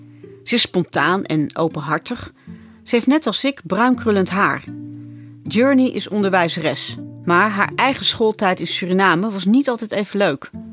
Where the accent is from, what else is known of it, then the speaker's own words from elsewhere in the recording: Netherlands; born there; Ik ben geboren in Nederland en geadopteerd door Nederlandse ouders.